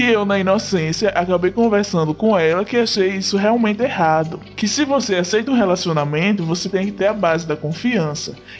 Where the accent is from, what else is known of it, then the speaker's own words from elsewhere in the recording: Osasco, São Paulo, Brazil; Como eu disse, sou de Osasco, lá em São Paulo